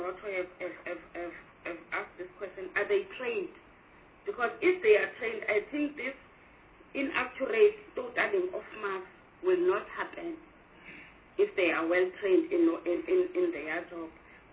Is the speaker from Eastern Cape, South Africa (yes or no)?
yes; Eastern Cape, South Africa; Chairperson, I'm from Eastern Cape.